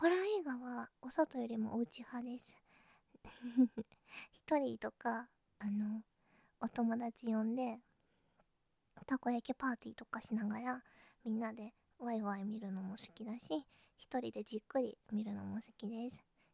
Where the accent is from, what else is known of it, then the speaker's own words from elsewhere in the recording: Kansai, Japan; 出身地は関西です。関西のどこかです。